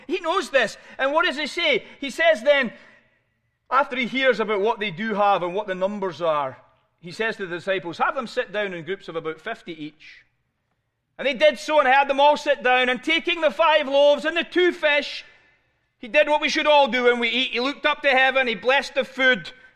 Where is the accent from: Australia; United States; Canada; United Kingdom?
United Kingdom; Scotland; As a Scotsman, we like to have value for money, right?